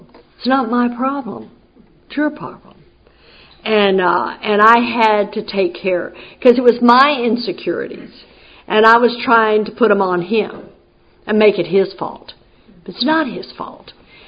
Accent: Texas, United States; I grew up in Texas, and I was raised Southern Baptist.

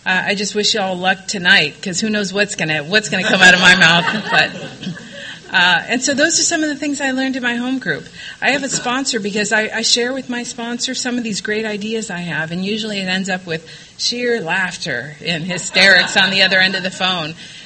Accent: Wilmington, California, United States; And I was raised in Wilmington, which is in Wilmington, California. There is such a place. And it's towards the end of the 110 freeway in L.A. County. It is this quaint harbor town.

